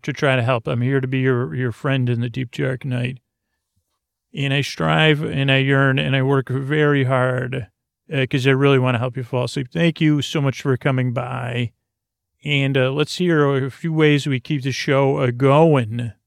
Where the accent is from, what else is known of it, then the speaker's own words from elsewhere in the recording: Syracuse, New York, United States; the fair really is, like, a big deal to a child growing up in Syracuse, New York, at least to me.